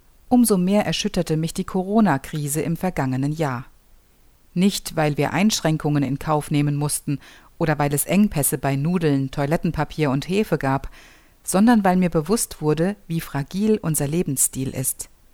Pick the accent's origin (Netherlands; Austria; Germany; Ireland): Germany; Als BRD-Kind der 80er Jahre bin ich behütet und in Frieden aufgewachsen.